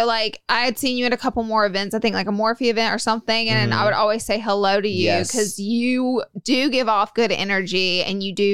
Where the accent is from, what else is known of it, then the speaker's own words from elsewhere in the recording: Alabama, United States; I was coming from Alabama.